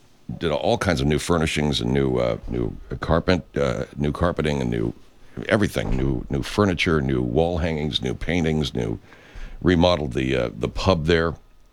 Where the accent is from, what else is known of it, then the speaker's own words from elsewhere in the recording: Arcadia, California, United States; I said, you know, I grew up in Arcadia.